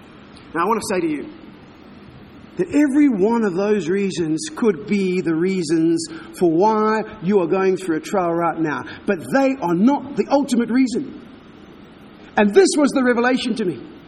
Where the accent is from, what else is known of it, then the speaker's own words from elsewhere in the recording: South Africa; I come from South Africa, the greatest producer of gold in the world.